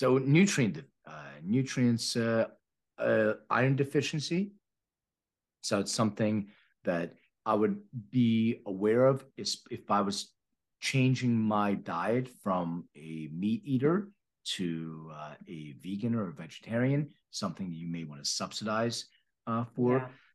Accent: Philadelphia, Pennsylvania, United States; now in Los Angeles, United States; Oh, well, I'll tell you, I'm from Philly. I live in LA for the last 15 years.

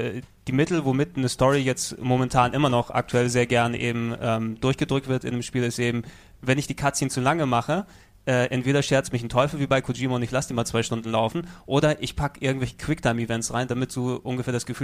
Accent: Greece; Ich natürlich als Grieche bin ich der God of War Serie sehr verbunden, wie sie mein kulturelles Erbe jedes Mal vergewaltigt auf der Konsole.

